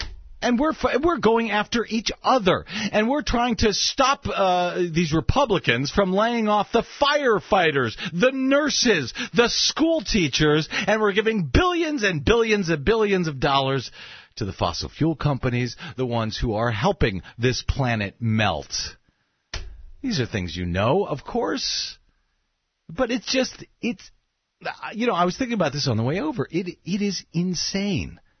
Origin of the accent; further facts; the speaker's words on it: St. Louis, Missouri, United States; I mean, it has been my hometown of St. Louis.